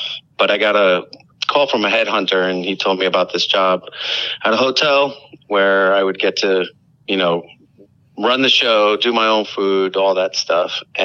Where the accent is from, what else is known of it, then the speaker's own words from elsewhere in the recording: Queens, New York, United States; And where I grew up in Queens, it was mostly, Dominicans and Mexicans and, so Central Americans and Caribbean, Spanish speaking Caribbean folks.